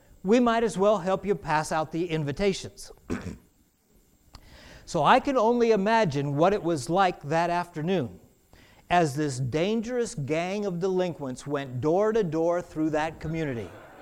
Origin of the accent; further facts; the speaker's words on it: Boston, Massachusetts, United States; born there; The Boston Celtics, remember I was born in Boston, and the Miami Heat.